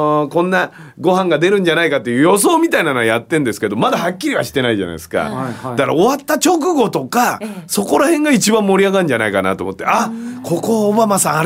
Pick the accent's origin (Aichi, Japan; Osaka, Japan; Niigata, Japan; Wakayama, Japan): Aichi, Japan; Nagoya; もともと僕な、まあ名古屋ですけど、出身は愛知県ですけど